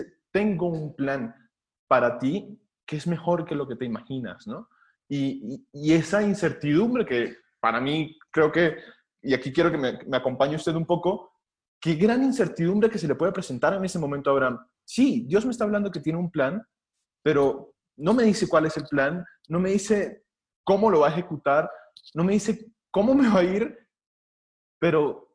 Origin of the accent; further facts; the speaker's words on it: Venezuela; now in Mexico; si mi acento se confunde mucho, ¿no? Porque entre venezolano que vivía en la frontera, que ahora estoy en México con un montón de mexicanos, pues me cuesta un poquito.